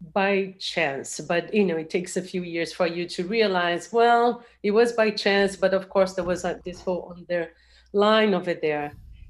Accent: Brazil; English is a second language; which is something that also came from my background growing up in Brazil.

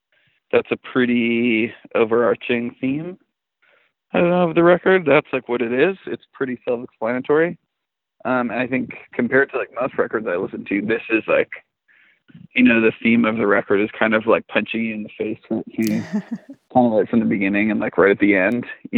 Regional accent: Alberta, Canada; I grew up in Alberta.

